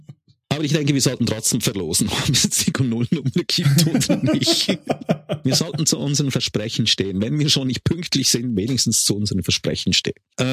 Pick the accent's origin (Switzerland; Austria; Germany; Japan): Switzerland; Als Schweizer geben wir natürlich die Namen nicht bekannt